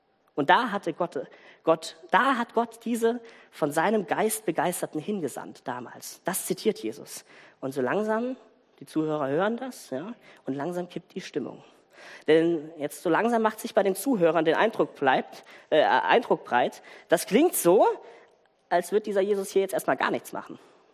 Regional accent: Southern Germany, Germany; accent: southern German dialect; Ja, ich entschuldige mich für meine süddeutsche Mundart.

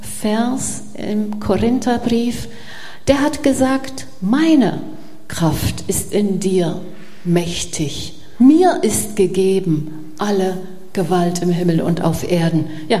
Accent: Paraguay; Ich bin aus Paraguay und meine Eltern waren Flüchtlinge vor 80 Jahren, verließen sie die Sowjetunion, siedelten in der Wildnis aus Paraguay. Da bin ich dann geboren, inmitten von einer großen Familie.

